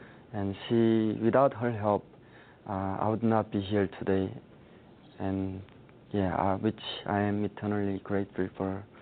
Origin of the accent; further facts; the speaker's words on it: North Korea; Growing up in North Korea